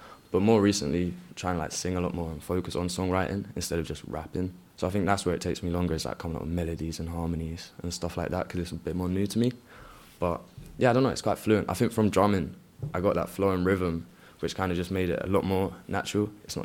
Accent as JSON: {"language": "English", "town": "Chelmsford", "region": "East of England", "country": "United Kingdom", "tie": "born or raised there", "said": "I grew up like skating in Chelmsford."}